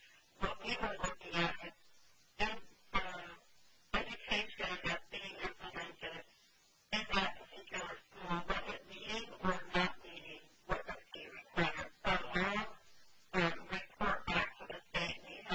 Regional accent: Alaska, United States; Was very fortunate that I grew up here in Alaska in a couple of reservations, and we have tables also bilingual teachers.

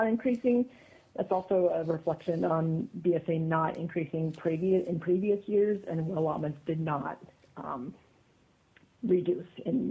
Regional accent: Fairbanks, Alaska, United States; I am from Fairbanks, and I'm a certified teacher.

